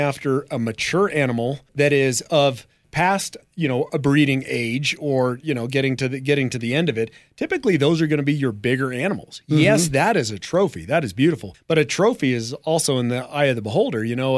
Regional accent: Zephyr Cove, Nevada, United States; also born or lived in Gardnerville, United States; Southlake. I grew up in Zephyr Cove, yeah. And after college at UNR, I moved to Gardnerville, and I lived there for 17 years.

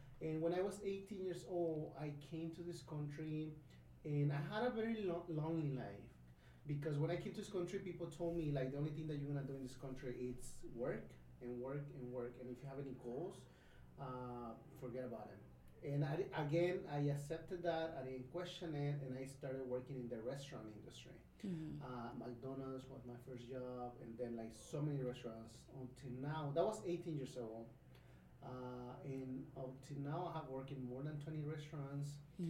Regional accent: Acapulco, Guerrero, Mexico; also born or lived in Ensenada; I'm from Acapulco, Guerrero. I was born in Ensenada, and then we moved with my family when I was like 1 or 2 years old to Acapulco. So I always say that I am from Acapulco.

